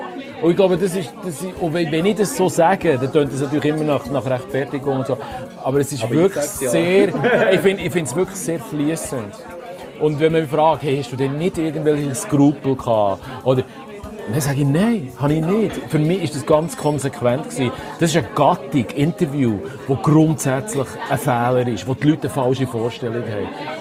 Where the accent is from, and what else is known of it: Switzerland